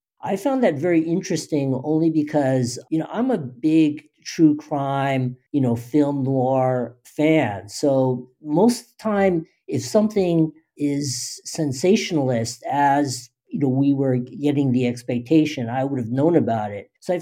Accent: Los Angeles, California, United States; Yes, I'm a native Angeleno, born and raised in Los Angeles.

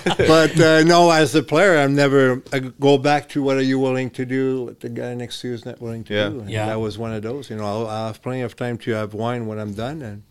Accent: Montreal, Quebec, Canada; I was a little guy growing up in Montreal.

